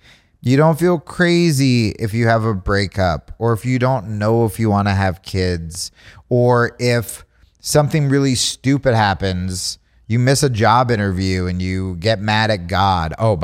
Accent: Hawaii, United States; They would have Kanaka blood. I'm Hawaiian.

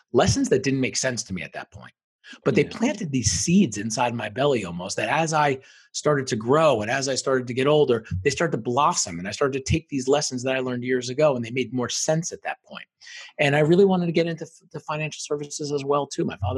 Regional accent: New York, United States; I grew up outside New York City, but that became my home pretty much instantly.

